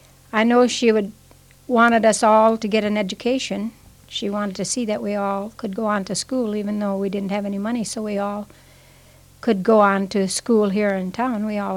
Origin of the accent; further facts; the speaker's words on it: Morehead, Kentucky, United States; I lived in Morehead. I was born and raised in Morehead, went through grade school, high school, and college, and that was the first that I went away from Morehead. So I lived here about the first 20 years of my life.